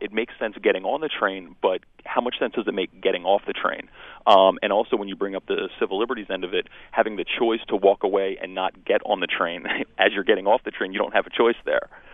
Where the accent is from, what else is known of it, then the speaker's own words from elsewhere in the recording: Queens, New York, United States; I come from Astoria, Queens.